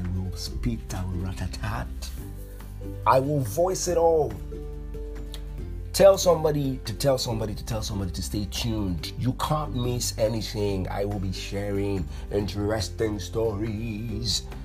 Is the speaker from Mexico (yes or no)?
no; Port Harcourt, Rivers, Nigeria; accent: Port Harcourt; You know, now Port Harcourt, we get ginger. I shout, I give him my Port Harcourt accent.